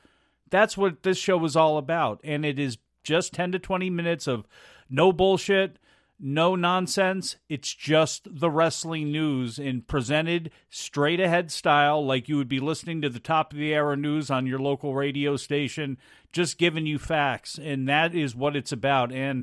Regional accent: East Coast, United States; And I'm from the East Coast. I loved news radio.

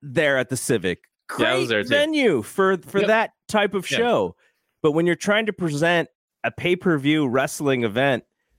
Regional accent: San Jose, California, United States; As much as I love this show being in my hometown of San Jose

